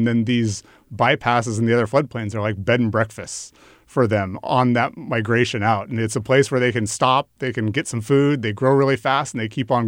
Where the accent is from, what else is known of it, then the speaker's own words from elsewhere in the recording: Idaho, United States; now in California, United States; I grew up in North Idaho fishing.